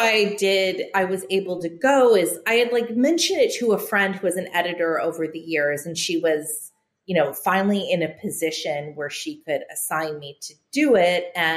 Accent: Santa Cruz, California, United States; you know, from my background, I grew up in California in Santa Cruz.

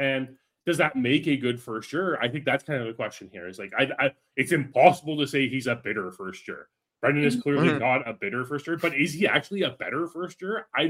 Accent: Canada; I mean, sorry, I'm NHL minded as a Canadian, right?

